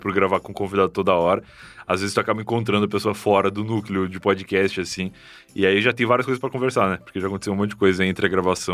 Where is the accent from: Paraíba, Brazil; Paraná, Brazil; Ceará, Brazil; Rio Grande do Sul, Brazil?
Rio Grande do Sul, Brazil; moved away; eu saí do Rio Grande do Sul, vim morar sem gaúchos por perto, né?